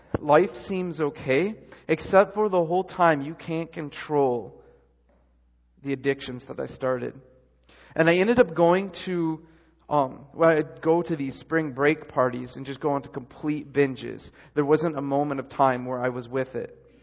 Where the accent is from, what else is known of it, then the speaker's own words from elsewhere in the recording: Michigan, United States; And the only thing I could remember is I was from Michigan.